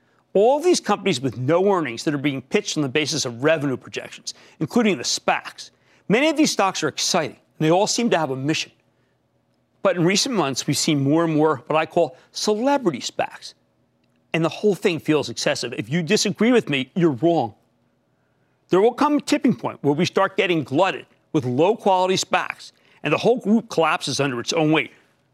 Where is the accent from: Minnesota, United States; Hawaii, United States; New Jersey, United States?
New Jersey, United States; Let's go to Herbert, my home state of New Jersey.